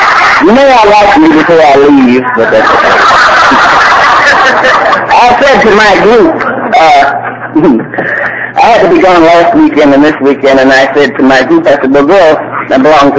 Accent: Ann Arbor, Michigan, United States; I'm from Ann Arbor. And not only am I from Ann Arbor, I'm an alcoholic.

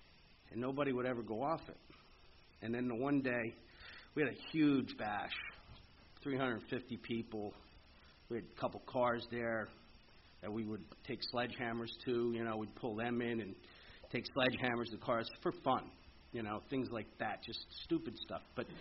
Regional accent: Pennsylvania, United States; I grew up up in the Lehigh Valley, not far from here.

